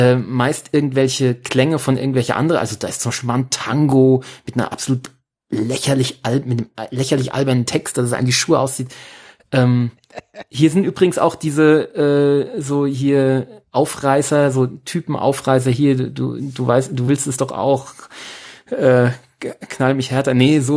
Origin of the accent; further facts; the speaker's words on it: Aschaffenburg, Bavaria, Germany; Viel schlimmer. Bei uns in Aschaffenburg trat neulich ein Act auf.